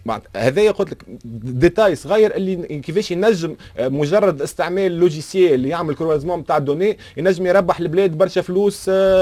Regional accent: Tunisia; وحتى الشركات الكبيرة مثلا عندنا في تونس السنة أزمة على في السيريال في الحبوب

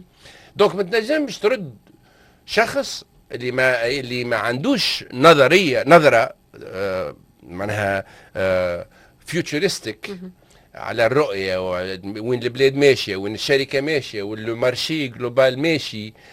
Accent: Tunisia; اش عندنا في تونس؟

